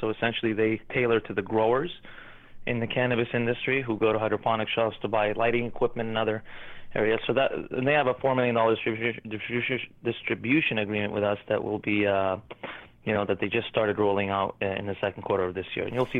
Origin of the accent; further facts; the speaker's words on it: Canada; also born or lived in United States; I grew up in Canada most of my life, actually. I was born in the U.S.